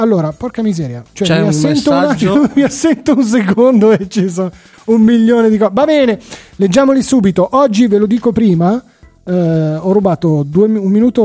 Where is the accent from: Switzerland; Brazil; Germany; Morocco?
Germany; Quando ero bambino qui in Germania non era facile seguire il Milan, ma ascoltavo le partite in radio